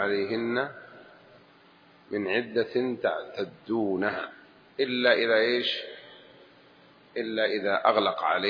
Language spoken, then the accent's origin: Arabic; Jeddah, Makkah Province, Saudi Arabia; حصلت عندنا في جدة هنا في حجاز سعوديون يسمونها ملكة